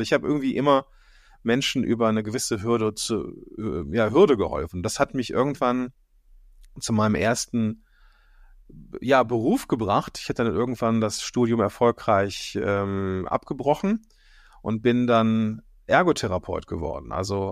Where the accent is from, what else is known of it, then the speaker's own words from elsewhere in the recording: Moers, North Rhine-Westphalia, Germany; Ich bin gebürtiger, also gar nicht so weit weg, gebürtig komme ich aus Moers, das ist bei Krefeld und Duisburg, und ja, bin halt so ein gebürtiger, im Zweistromland Niederrhein und Ruhrgebiet groß geworden.